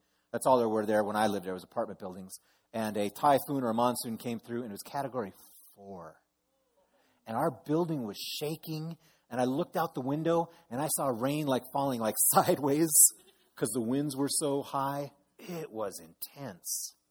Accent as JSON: {"language": "English", "region": "Minnesota", "country": "United States", "tie": "born or raised there", "said": "I'm from Minnesota. I grew up in the Midwest. And I really do miss those kind of thunderstorms."}